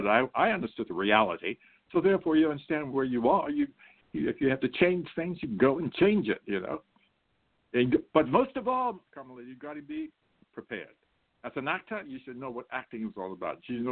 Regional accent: Morton, Pennsylvania, United States; I was raised in Morton, Pennsylvania, which is about 9 miles from the city. So I had to catch a train to 30th Street in Philly to get there for concerts and lectures.

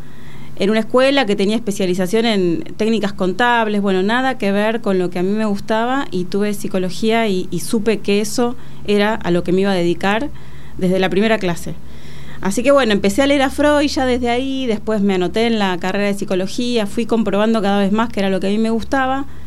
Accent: Buenos Aires, Argentina; Nací en Caballito, en Capital Federal. Estudié y viví toda mi infancia en Caballito. Después, bueno, me mudé de más grande ya para el lado de Congreso, que es cerca de donde vivo ahora.

